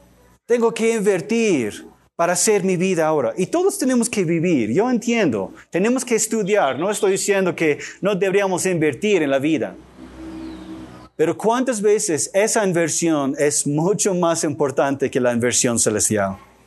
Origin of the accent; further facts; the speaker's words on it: United States; Spanish is a second language; creo que pensó que como gringo estuve confundido en mi español y quizás hablé mal.